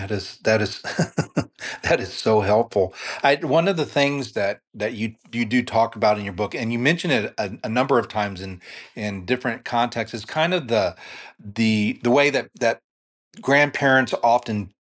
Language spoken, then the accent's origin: English; San Antonio, Texas, United States; also born or lived in New York; contemplating leaving New York to come to San Antonio, where we're both from San Antonio